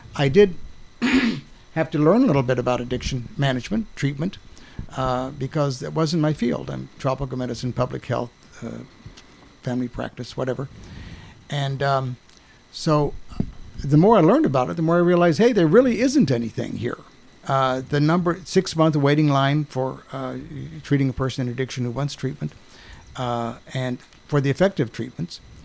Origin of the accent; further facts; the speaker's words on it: Shepherdstown, West Virginia, United States; also born or lived in Frederick, Maryland; Well, I was born in Frederick, but my first home, my first house was in Shepherdstown. We moved here in 1945, right after I got born, and then stayed here until 1952